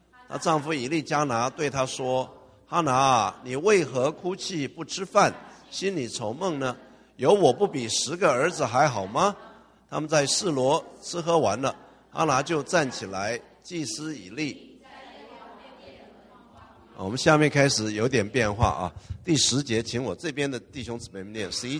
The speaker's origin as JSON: {"language": "Chinese", "country": "China", "said": "尤其是我们东方人，我们中国人，我们常常讲说眼泪往肚子里流"}